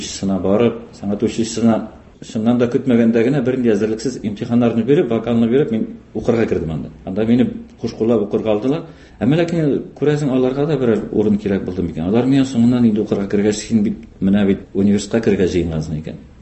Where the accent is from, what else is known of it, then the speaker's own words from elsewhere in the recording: Bashkortostan, Russia; also born or lived in Salavat; мин үзем Башкортстаннан, хәзерге Кыргыз районы, элек ул Кымыртау районы дип атала иде. Туып, 2 яшка хәтле анда яшәп.